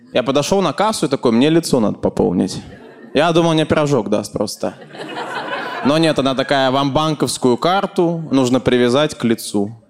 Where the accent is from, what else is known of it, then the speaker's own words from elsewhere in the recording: Nizhny Novgorod, Nizhny Novgorod Oblast, Russia; А я из Нижнего, у нас в Нижнем есть метро, и там все вагоны, все московские, но старые